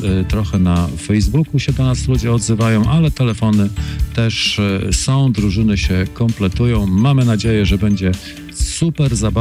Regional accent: Połczyn-Zdrój, West Pomeranian Voivodeship, Poland; od wielu, wielu lat jestem rodowitym mieszkańcem Połczyna Zdroju.

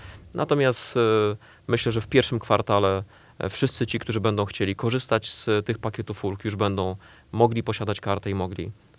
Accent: Stargard, West Pomeranian Voivodeship, Poland; Ja w Stargardzie się, nie tylko w Stargardzie się urodziłem, ale w Stargardzie się naprawdę zakochałem.

